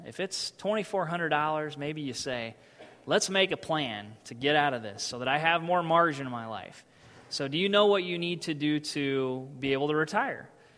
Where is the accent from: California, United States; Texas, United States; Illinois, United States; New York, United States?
Illinois, United States; I grew up in Illinois.